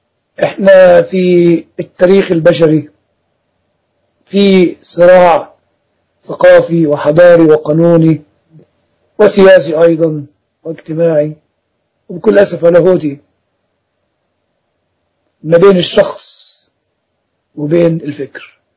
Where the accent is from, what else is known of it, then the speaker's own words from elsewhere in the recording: Egypt; كلمة الواد دي أصلها ليها رنين خاص في الثقافة العامة عندنا في مصر